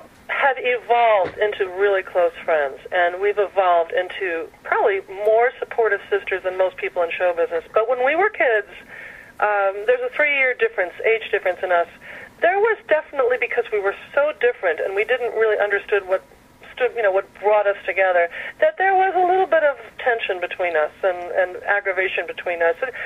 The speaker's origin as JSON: {"language": "English", "town": "Riverdale", "region": "New York", "country": "United States", "tie": "born or raised there", "said": "I grew up in Riverdale. Liz and I were in Riverdale for a while. We were the only Christians there"}